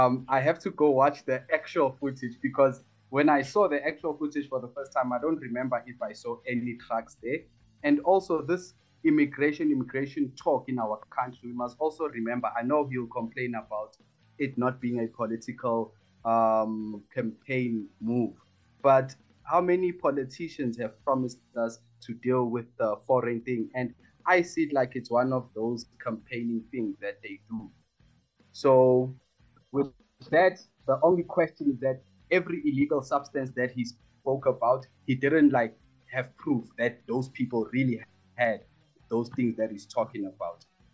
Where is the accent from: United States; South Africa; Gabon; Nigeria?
South Africa; And for me as a South African, it's also like a big stretch to attack just the African people